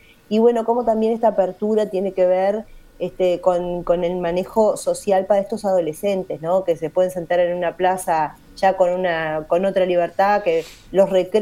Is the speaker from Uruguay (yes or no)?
yes; Uruguay; la tenemos como parte de nuestra vida como uruguayos